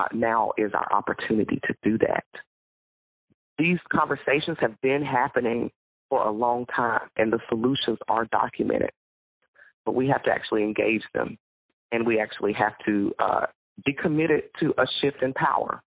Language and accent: English; Mississippi, United States; now in New Orleans, United States; I'm not from New Orleans. I grew up in Mississippi.